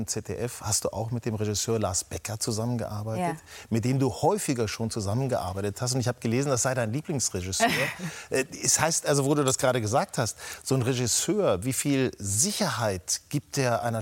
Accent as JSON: {"language": "German", "town": "Hanover", "region": "Lower Saxony", "country": "Germany", "said": "Ja, ich bin ja auch aus Hannover."}